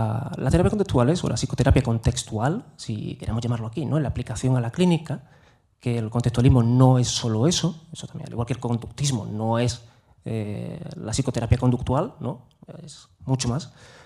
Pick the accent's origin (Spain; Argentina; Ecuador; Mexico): Spain; Málaga, Andalusia; vengo de Málaga